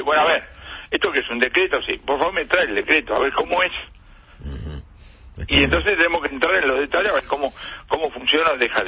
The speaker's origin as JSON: {"language": "Spanish", "country": "Argentina", "said": "que somos los argentinos"}